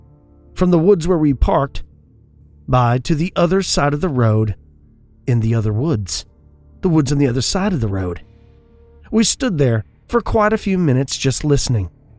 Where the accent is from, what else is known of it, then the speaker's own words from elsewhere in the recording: Texas, United States; it took place in my home state of Texas, so it immediately held my attention.